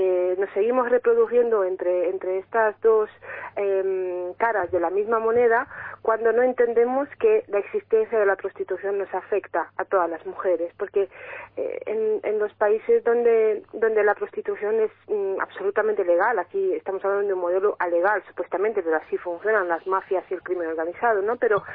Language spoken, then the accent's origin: Spanish; Romania; now in Basque Country, Spain; voy a cumplir 40 años y bueno, me siento muy bien acogida y siento como hogar el País Vasco, ¿no?, que es donde vivo ahora mismo, pero soy de origen rumano.